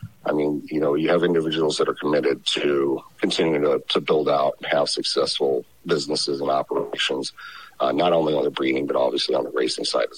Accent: Nebraska, United States; I was born and raised in Nebraska.

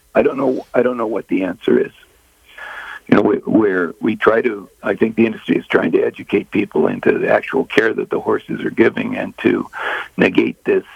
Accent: Burbank, California, United States; I grew up in Burbank, Glendale area of California

